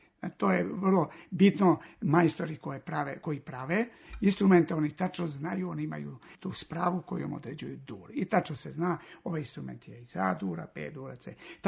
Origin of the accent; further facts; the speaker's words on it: Šumadija and Western Serbia, Serbia; ja sam Šumadinac, rođen pod Rudnikom i ja sviram te srpske šumadinske stvari